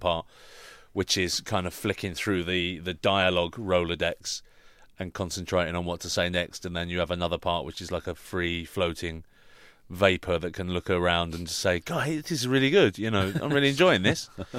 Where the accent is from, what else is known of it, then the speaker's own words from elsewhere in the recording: United Kingdom; We didn't hide it, you know. We are British. We're British filmmakers.